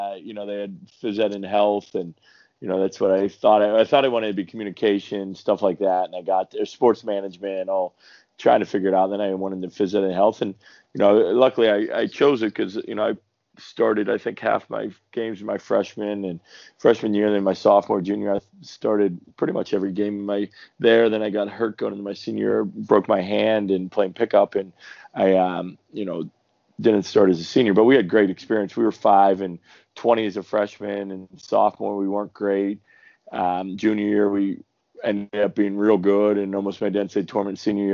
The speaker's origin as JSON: {"language": "English", "town": "Pittsburgh", "region": "Pennsylvania", "country": "United States", "tie": "born or raised there", "said": "I grew up outside the Pittsburgh area, and so I went to parochial school"}